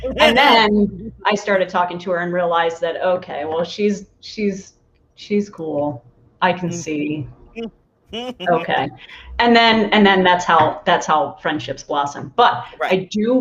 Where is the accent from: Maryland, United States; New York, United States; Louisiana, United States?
Maryland, United States; also born or lived in Midwest; now in Arizona, United States; I grew up on the East Coast and in the Blue Ridge Mountains, and it's beautiful in Maryland and Ooh. Crystal rocks.